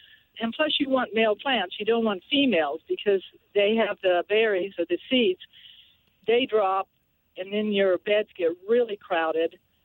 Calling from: Morgantown, West Virginia, United States; I'm calling from Morgantown, West Virginia.

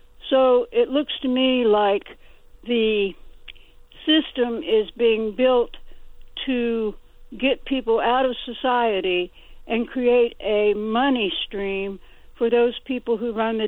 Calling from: Ohio, United States; I'm calling from Ohio.

